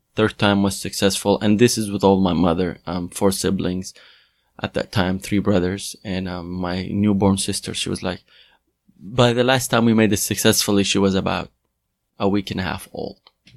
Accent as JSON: {"language": "English", "town": "Nasiriyah", "region": "Dhi Qar", "country": "Iraq", "said": "So I'm from the southern part of Iraq, Nasiriyah."}